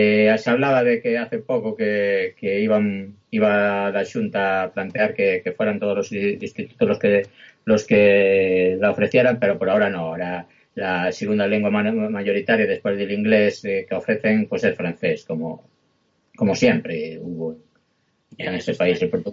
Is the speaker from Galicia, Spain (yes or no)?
yes; Galicia, Spain; first language Galician; Spanish is a second language; normalmente soy gallego parlante